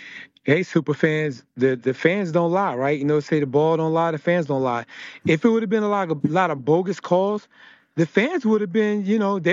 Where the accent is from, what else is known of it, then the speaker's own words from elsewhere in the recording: New Jersey, United States; me growing up in Jersey, and, you know, people forget Trump owned the New Jersey Generals.